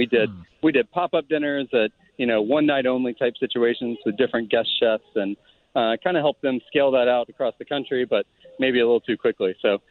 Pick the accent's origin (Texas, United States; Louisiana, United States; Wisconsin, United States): Louisiana, United States; also born or lived in Virginia / New York; I'm from South Louisiana originally.